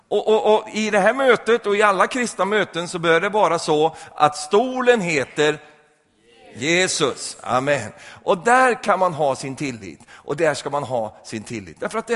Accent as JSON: {"language": "Swedish", "country": "Sweden", "said": "Och eftersom jag är svensk så har jag ett svenskt språk för det mesta."}